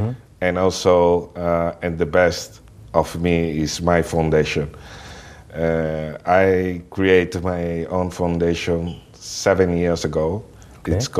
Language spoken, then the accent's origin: English; Rio de Janeiro, Brazil; Yeah, I come from Rio de Janeiro.